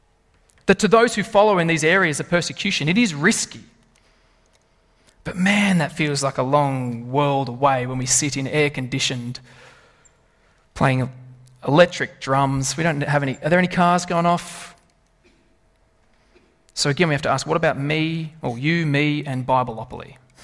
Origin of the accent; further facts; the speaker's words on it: Lithgow, New South Wales, Australia; I'm from Lithgow, so it's not a surprise.